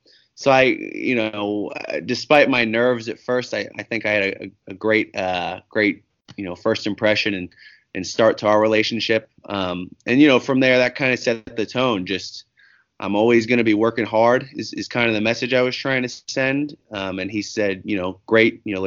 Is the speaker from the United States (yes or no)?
yes; Kentucky, United States; I grew up in Northern Kentucky, played on Shining Stars, an AAU team based out of Cincinnati.